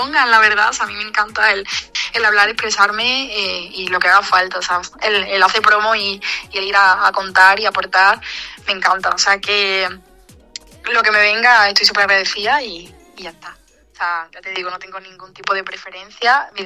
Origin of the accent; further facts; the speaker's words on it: Andalusia, Spain; tenemos la misma edad, somos las dos andaluzas.